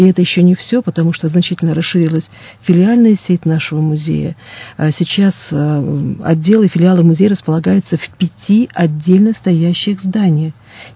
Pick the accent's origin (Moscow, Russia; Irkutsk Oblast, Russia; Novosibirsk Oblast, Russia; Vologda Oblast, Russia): Irkutsk Oblast, Russia; Irkutsk; и вот я, иркутянка.